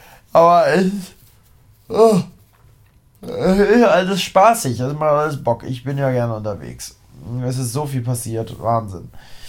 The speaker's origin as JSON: {"language": "German", "region": "Harz", "country": "Germany", "said": "Also ich bin ja aus dem Harz. Ich war im Harz"}